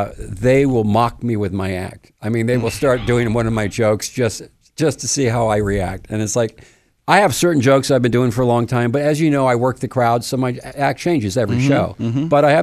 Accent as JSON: {"language": "English", "town": "West Covina", "region": "California", "country": "United States", "tie": "born or raised there", "said": "Born and raised in West Covina, which is a suburb about 30 miles east of Los Angeles, but it's Los Angeles County. And I went to high school at West Covina High, class of 79."}